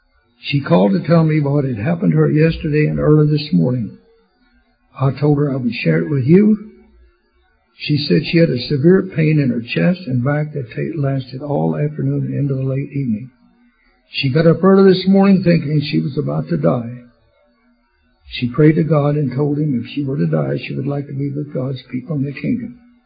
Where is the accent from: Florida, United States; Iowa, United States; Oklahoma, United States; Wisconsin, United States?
Oklahoma, United States; also born or lived in California; I came out here from California. I'm from Oklahoma. I went to work for Continental Can Company in Stockton.